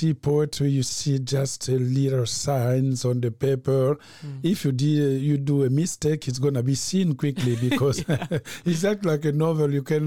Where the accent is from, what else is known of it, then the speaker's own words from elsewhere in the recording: Republic of the Congo; from Congo Brazzaville, novelist and professor at UCLA. Today I'm in Amsterdam.